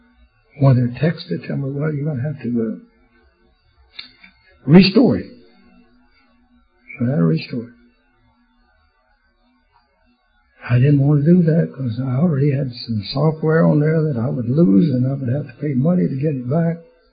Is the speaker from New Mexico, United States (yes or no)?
no; Oklahoma, United States; also born or lived in California; I came out here from California. I'm from Oklahoma. I went to work for Continental Can Company in Stockton.